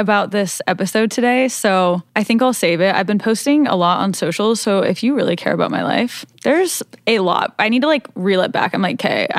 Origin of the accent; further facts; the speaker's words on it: Kansas, United States; born there; I was born in Kansas.